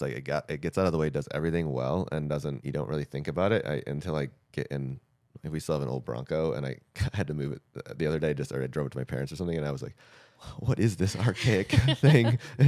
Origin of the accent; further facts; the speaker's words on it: Michigan, United States; I grew up in Michigan on dirt roads and stuff